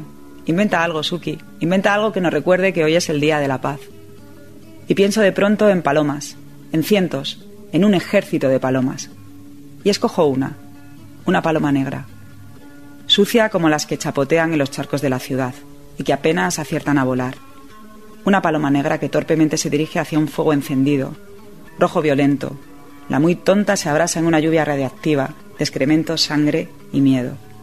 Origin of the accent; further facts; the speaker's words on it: Western Sahara; first language Spanish; En mi caso es fácil porque es mi lengua materna, pero en el resto de mis compañeros es su segunda lengua y que supone una forma más de reivindicar el rasgo que distingue a los saharauis